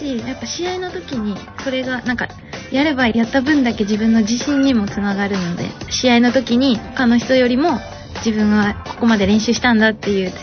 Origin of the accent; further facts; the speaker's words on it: Nagano, Japan; now in Gifu, Japan; 私も長野県出身で、長野県でも下の方なので本当岐阜寄りなんですけど、